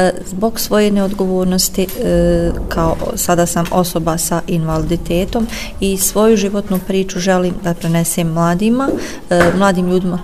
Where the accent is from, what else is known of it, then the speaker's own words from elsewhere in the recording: Avdovići, Una-Sana Canton, Bosnia & Herzegovina; dolazim iz Avdovića